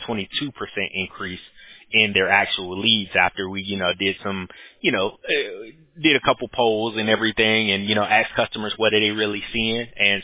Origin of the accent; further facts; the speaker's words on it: Atlanta, Georgia, United States; now in Costa Rica; Our business is located in California, but I'm from Atlanta, but I actually stay in Costa Rica now. Me and my wife moved to Costa Rica in December of last year.